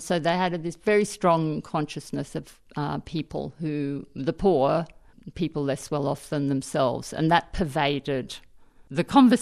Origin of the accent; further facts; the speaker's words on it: Katoomba, New South Wales, Australia; also born or lived in Sydney; I was born in Sydney, but my family didn't live there. They lived in Katoomba. It's a small town in the Blue Mountains. So I was taken back there and spent my first 7 years in the Blue Mountains. And I regard that as my home country